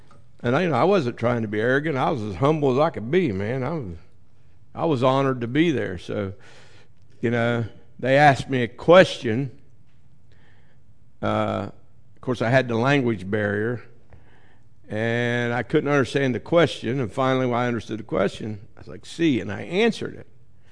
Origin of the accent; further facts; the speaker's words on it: Norwood, United States; I grew up in Norwood on Phillips Street, right across from Norwood School.